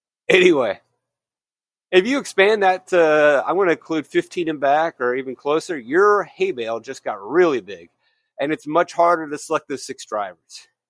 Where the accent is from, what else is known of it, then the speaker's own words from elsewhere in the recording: the South, United States; I swear I grew up in the South, but not that South. I'm not that Southern.